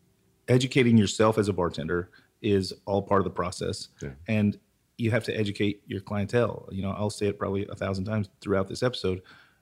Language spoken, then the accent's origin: English; Panama City Beach, Florida, United States; Panama City Beach, Florida, not Panama. Oh, but, sorry. But yes, but right on the Gulf Coast. So yeah, lots of seafood.